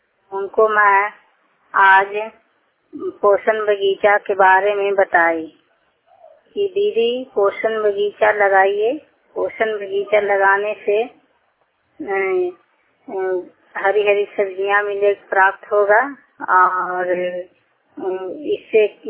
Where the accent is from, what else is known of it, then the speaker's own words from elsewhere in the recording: Bihar, India; मैं तरनामा क्लस्टर से हूँ और मेरा सीएलएस सागर है और मेरा ब्लॉक रहोई पंचायत की तरफ से और जिला नालंदा